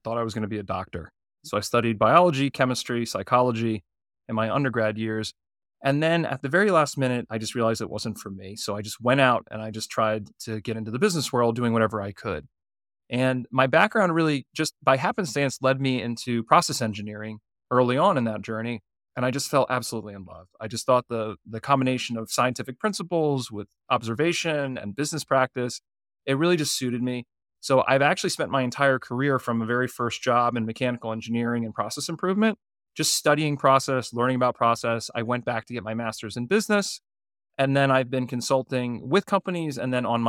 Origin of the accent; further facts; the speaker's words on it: Virginia, United States; also born or lived in New York City; So I was born and raised in Virginia. I actually spent a time 5 years in Manhattan in New York City.